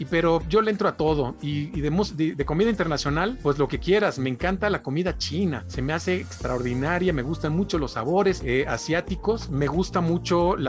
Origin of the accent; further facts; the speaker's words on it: Veracruz, Mexico; Yo soy de Veracruz, entonces imagínense, viví en el puerto de Veracruz, me lo conozco re bien.